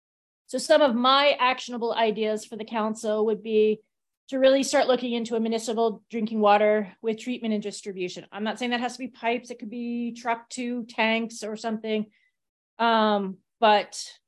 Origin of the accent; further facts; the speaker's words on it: King Salmon, Alaska, United States; I came from King Salmon and they also have contamination, but they have confined aquifers and they have some municipal water.